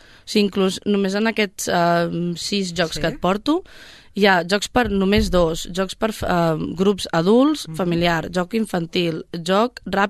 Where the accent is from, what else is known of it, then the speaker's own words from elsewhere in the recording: Granollers, Catalonia, Spain; No som sabadellencs, no, som de Granollers.